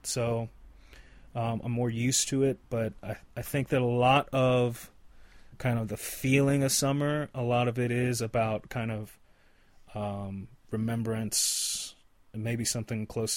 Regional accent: Atlanta, Georgia, United States; growing up in Atlanta, and, you know, being a kid in Atlanta in the 1970s, 1980s, and having it be exceptionally hot

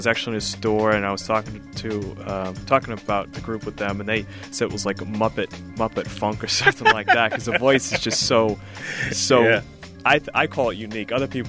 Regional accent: Boston, Massachusetts, United States; he's born and raised in the Boston area, and so am I.

